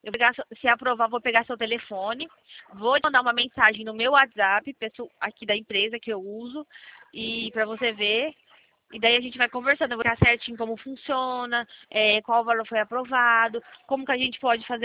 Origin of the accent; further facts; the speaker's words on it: Presidente Prudente, São Paulo, Brazil; eu tenho 24 anos, eu sou aqui de Presidente Prudente.